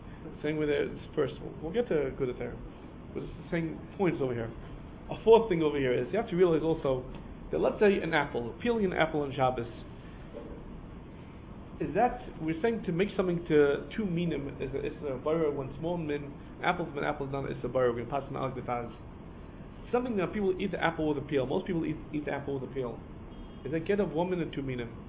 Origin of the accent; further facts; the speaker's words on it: United States; now in Israel; When I grew up in America, most people peel cucumbers. I got married to an Israeli, and like, what are you doing with the cucumbers?